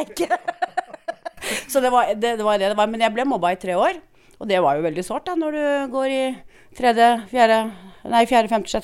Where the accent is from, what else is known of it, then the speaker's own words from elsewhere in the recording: Bærum, Viken, Norway; also born or lived in Moss; Jeg er egentlig eller jeg er oppvokst i Bærum. Ja. Det er jeg.